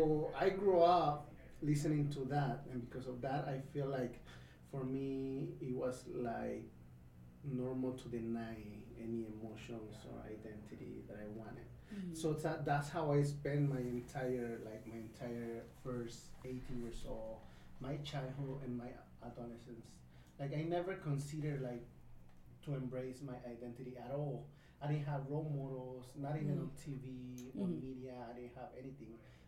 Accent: Acapulco, Guerrero, Mexico; also born or lived in Ensenada; I'm from Acapulco, Guerrero. I was born in Ensenada, and then we moved with my family when I was like 1 or 2 years old to Acapulco. So I always say that I am from Acapulco.

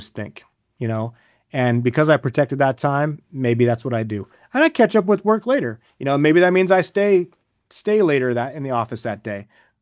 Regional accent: Nebraska, United States; I mean, I'm from Nebraska, so I feel like I was opening presents on Christmas for the Chiefs, you know.

